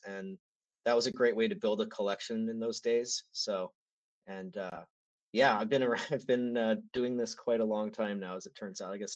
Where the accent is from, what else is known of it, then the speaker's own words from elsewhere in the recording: San Jose, California, United States; I was in high school and growing up in San Jose, we had the Sharks there